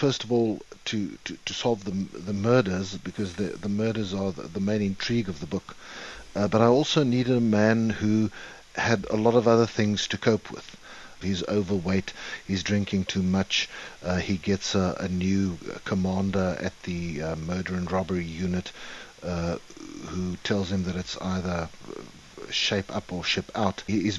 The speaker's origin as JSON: {"language": "English", "country": "South Africa", "said": "It's an inescapable part of being a South African, and especially being a South African law enforcement officer."}